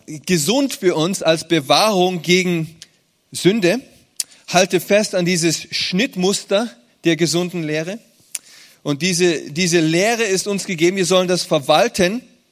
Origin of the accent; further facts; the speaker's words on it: Munich, Bavaria, Germany; born there; Weil ich bin in München geboren, sorry.